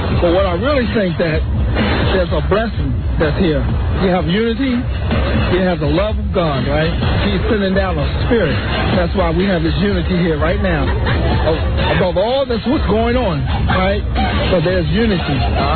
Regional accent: Pittsburgh, Pennsylvania, United States; born there; now in Baltimore, United States; Well, not originally. I was born in Pittsburgh, but I came here in 1965.

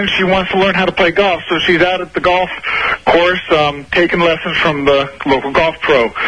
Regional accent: Brooklyn, New York, United States; Brooklyn.

